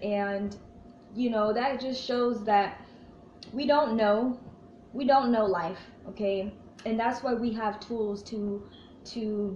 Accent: Atlanta, Georgia, United States; now in Chicago, United States; Okay, I came from Atlanta and I'm out here in Chicago, and let me tell you, it's not better.

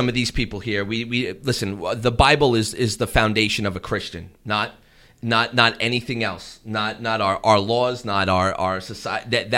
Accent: United States; Now, I am for the Constitution. I'm an American, but I'm a kingdom of God.

